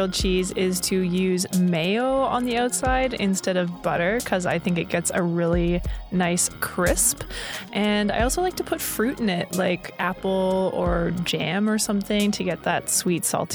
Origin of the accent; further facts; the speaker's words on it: United States; Like, I grew up in the States, and everyone ate it there, and everyone eats it here.